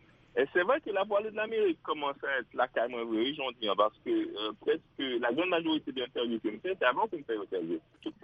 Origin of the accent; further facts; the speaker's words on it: Haiti; moi, en tant qu'haïtien, oui, ça t'a frappé, ça t'a dérangé, ça t'a bouleversé